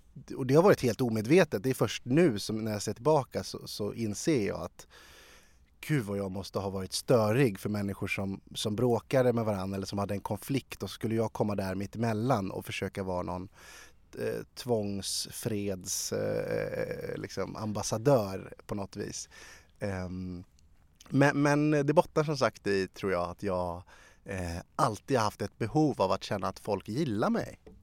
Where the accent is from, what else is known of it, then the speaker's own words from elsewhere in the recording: Sala, Västmanland County, Sweden; also born or lived in Algeria; Nej, jag är den enda som är född i Algeriet. Vi kom ju när jag var 1,5. Så mina bröder är alla födda och uppvuxna i Sverige. I Sala, till största del.